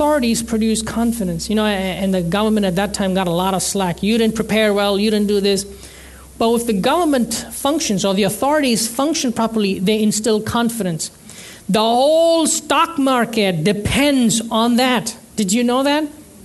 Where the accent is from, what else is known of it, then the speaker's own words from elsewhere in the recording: India; I'm from India, and the peak summers, the temperatures would go to 100, 110 degrees Fahrenheit